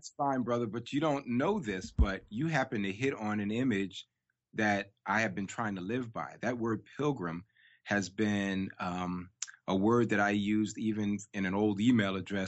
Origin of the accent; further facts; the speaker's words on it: New York, United States; I grew up in New York in a small storefront church.